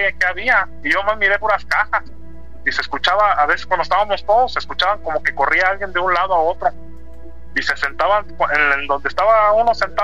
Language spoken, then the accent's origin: Spanish; Michoacán, Mexico; De Michoacán.